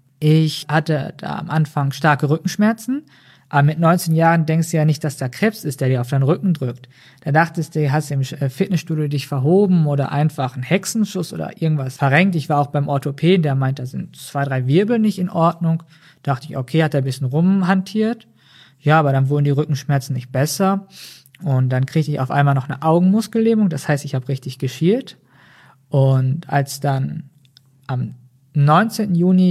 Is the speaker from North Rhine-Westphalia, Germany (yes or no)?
yes; Herne, North Rhine-Westphalia, Germany; bin jetzt 20 Jahre alt, werde in 8 Tagen 21. Ich komme aus Herne